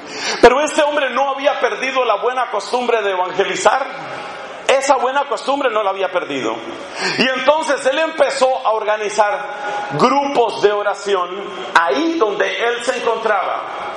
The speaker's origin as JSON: {"language": "Spanish", "country": "Colombia", "said": "Un amigo muy querido de mi propia nacionalidad, yo soy colombiano"}